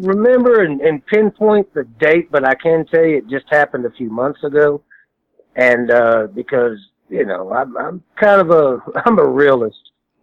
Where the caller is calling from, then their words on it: Midland, Texas, United States; 4th and T, man. West Texas. Midland, Texas.